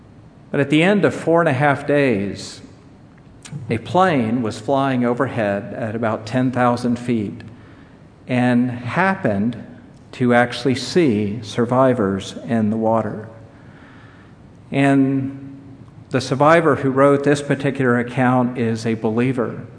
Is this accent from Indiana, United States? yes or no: yes; Indianapolis, Indiana, United States; My hometown is Indianapolis, Indiana